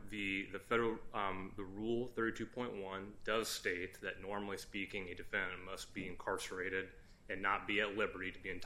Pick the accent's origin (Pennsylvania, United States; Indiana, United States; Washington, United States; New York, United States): Indiana, United States; Plymouth; I'm an attorney from Plymouth, Indiana.